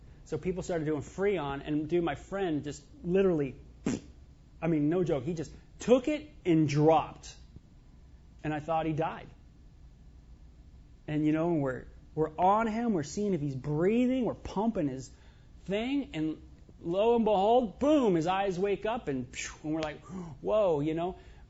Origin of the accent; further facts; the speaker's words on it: Los Angeles, California, United States; growing up in the Hollywood area, you grow up in this big subculture of music.